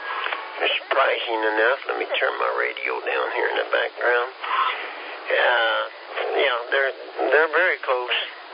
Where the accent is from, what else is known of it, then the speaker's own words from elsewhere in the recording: Kansas, United States; I'm from Kansas, Roland. We're a little slow, you know, with this traffic stuff.